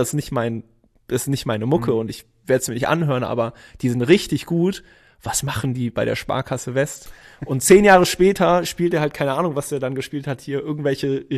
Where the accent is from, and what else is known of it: Hennef, North Rhine-Westphalia, Germany; born or raised there